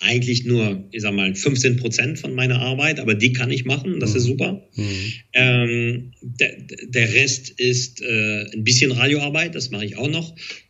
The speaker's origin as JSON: {"language": "German", "town": "Paris", "region": "Île-de-France", "country": "France", "tie": "born or raised there", "second_language": "German", "said": "ich bin in Paris aufgewachsen, war aber oft in der Provence, in einem Bauernhof"}